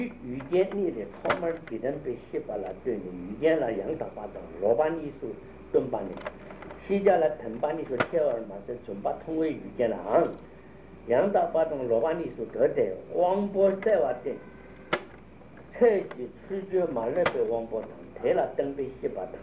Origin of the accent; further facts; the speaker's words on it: China; 是不是我们中国人啊，对这推理思考、对这读书啊、求学方面不认真？